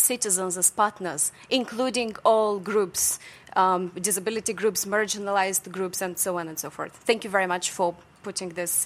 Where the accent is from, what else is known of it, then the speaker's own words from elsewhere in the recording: Moldova; English is a second language; I come from Moldova. Back in Moldova, I run an NGO which is called Open Government Institute